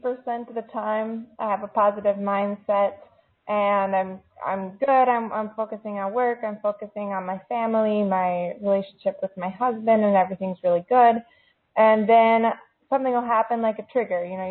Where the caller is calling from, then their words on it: Fargo, North Dakota, United States; Fargo, North Dakota.